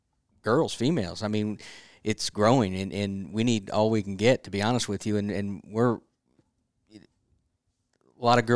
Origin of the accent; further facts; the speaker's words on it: Linglestown, Pennsylvania, United States; I grew up in Linglestown, which is right up the road here, and he wouldn't even let me, like, cross to go downtown Harrisburg.